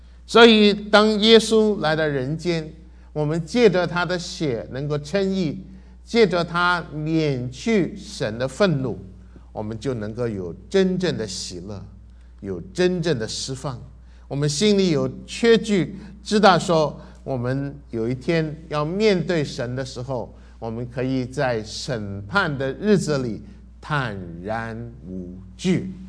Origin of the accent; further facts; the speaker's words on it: China; 我们中国人很欢喜说独善其身